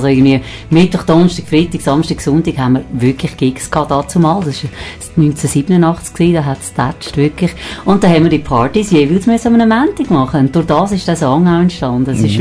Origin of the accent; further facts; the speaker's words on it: Buchs, St. Gallen, Switzerland; also born or lived in Mels / Zürich; Also ich bin eigentlich im Buchs aufgewachsen, Buchs St. Gallen, bin aber froh, habe ich das Dialekt nicht übernommen, Entschuldigung. Bin dann auf Mels gezogen, dort in die Schule, und dann nach einer langen Zürich gewesen